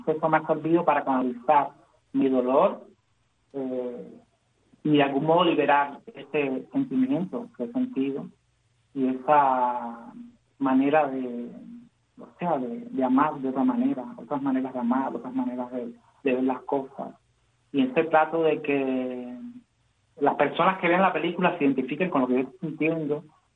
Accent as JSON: {"language": "Spanish", "country": "Cuba", "said": "la cubanía que traigo conmigo de Cuba, y la traeré siempre, porque soy cubano, estoy aquí, estoy donde esté, en África, estoy en el país que esté, soy cubano"}